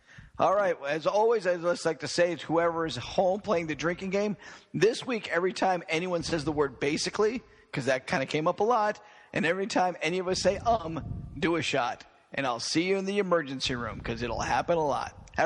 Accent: Memphis, Tennessee, United States; also including one here in Memphis, Tennessee. Very excited about that, my hometown.

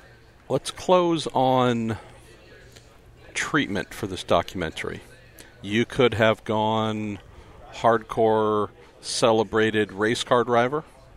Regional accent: California, United States; from where you and I are from in the Bay Area

